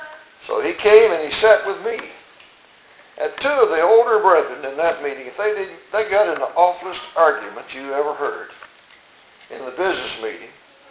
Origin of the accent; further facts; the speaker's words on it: Virginia, United States; When I was growing up in Virginia, we lived up in the woods, really.